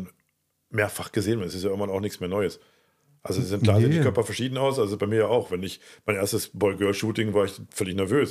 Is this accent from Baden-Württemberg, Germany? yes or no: no; Salzgitter, Lower Saxony, Germany; Ich bin aus Salzgitter und um ehrlich zu sein, was ist nicht schöner als Salzgitter?